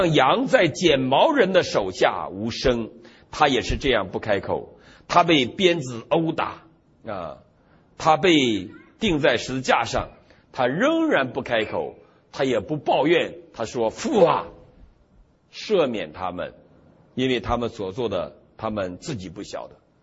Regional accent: Northeast China, China; 我们东北人相信黄鼠狼，他管叫狐黄二仙

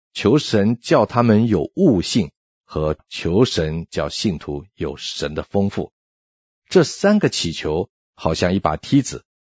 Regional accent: China; 希腊人和我们中国人一样，一向就认为心是主导心思意念的地方。

